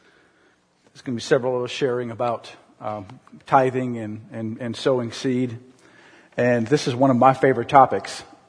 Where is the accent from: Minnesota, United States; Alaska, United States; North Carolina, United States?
Minnesota, United States; some things that I experienced in my family growing up in Minnesota